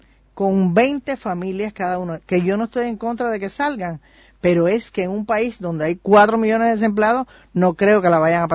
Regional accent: Cuba; Yo soy muy cubana, y mientras haya una Dama de Blanco en Cuba, ahí estoy yo llamando, preguntando y apoyándola.

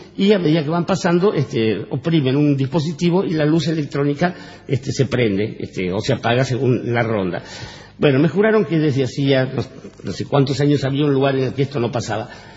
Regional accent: Buenos Aires, Argentina; no he tenido más remedio que criarme en barracas. Yo nací en Martín García y Montes de Oca, a 3 cuadras de la iglesia de Santa Felicitas

